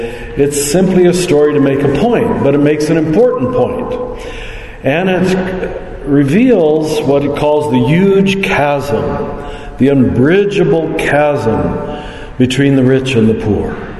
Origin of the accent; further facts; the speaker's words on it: Kansas, United States; I grew up in America just like you did, but I had white skin, farm family from Kansas. We weren't rich.